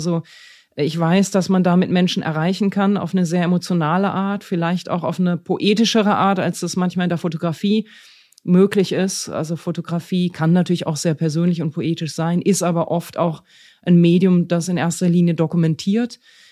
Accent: Germany; Also für mich als Deutsche war das einfach ein sehr intensives Erlebnis

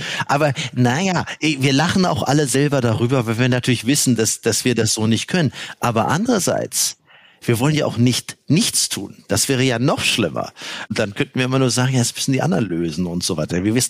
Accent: Hamburg, Germany; dann bin ich in Hamburg groß geworden, habe hier auch angefangen zu studieren

